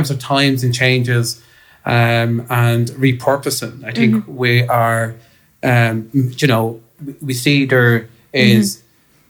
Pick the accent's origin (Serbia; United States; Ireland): Ireland; Dublin, Leinster; I was brought up in Dublin and I was brought up in a time where travellers weren't welcomed